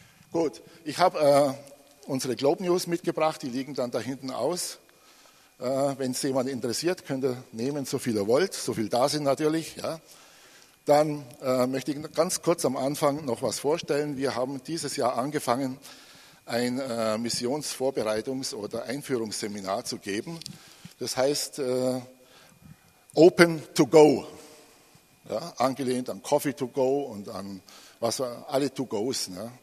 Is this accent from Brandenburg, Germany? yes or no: no; Bavaria, Germany; Ich komme aus Bayern. Ja, hat keiner mitgekriegt.